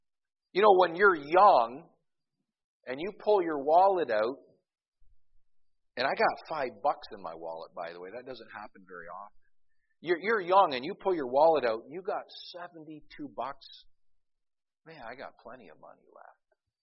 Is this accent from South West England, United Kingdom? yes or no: no; Scotland, United Kingdom; I'm as cheap as they come. I'm Scottish and I'm Baptist.